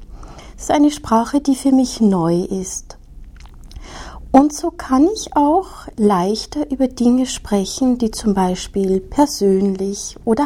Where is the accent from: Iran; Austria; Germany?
Austria; first language German; moved away as an adult; now in France; Ich spreche Deutsch, das ist meine Muttersprache.